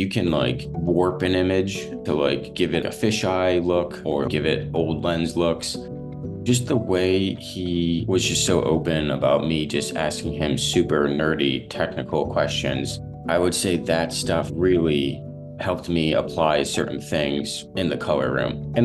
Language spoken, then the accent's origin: English; Cleveland, Ohio, United States; actually picked me up in my hometown in Cleveland.